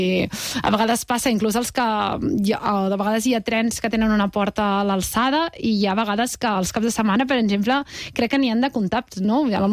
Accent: Vilassar, Catalonia, Spain; Jo sóc de Vilassar

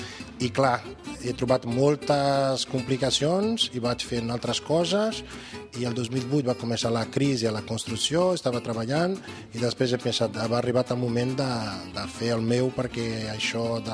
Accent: Paraná, Brazil; Catalan is a second language; moved away as an adult; now in Barcelona, Spain; Bueno, a Brasil treballava a una hamburgueseria i a l'Ajuntament, estava estudiant a la universitat i el 2001 vaig venir aquí a Barcelona.

